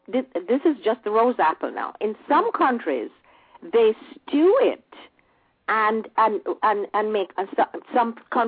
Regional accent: Jamaica; grew up in the 40s and 50s and 60s before independence and have such wonderful memories of the joys of growing up in Jamaica.

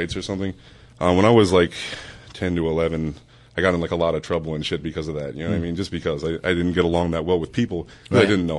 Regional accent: Florida, United States; And I'm also from Florida. So after school, you could go and run around in the heat if you wanted.

